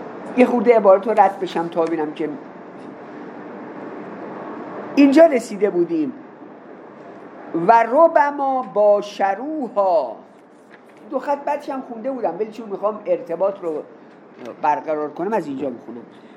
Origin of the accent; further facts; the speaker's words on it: Iran; بابا عراقیام خونهشون رو میفروشن مثل ما ایرانیام.